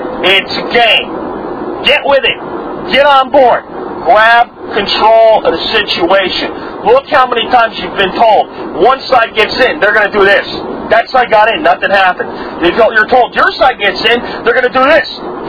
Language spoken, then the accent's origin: English; Ukraine; now in United States; But I'm not a Ukrainian hyphen American. I'm an American that happens to be from Ukraine.